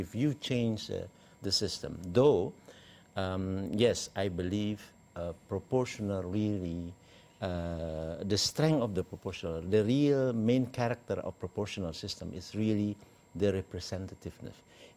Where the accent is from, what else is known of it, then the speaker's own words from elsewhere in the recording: West Sumatra, Indonesia; from Batak, I'm from West and South Sumatra, my parents.